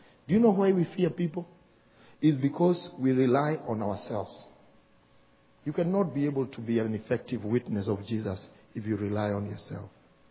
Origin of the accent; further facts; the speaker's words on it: Kenya; And I'm like, I'm just visiting from Kenya.